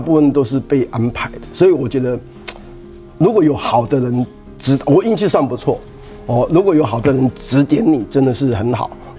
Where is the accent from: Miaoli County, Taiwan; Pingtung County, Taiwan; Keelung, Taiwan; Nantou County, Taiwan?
Keelung, Taiwan; 我记得我在基隆长大，几乎天天下雨，真的几乎天天下雨。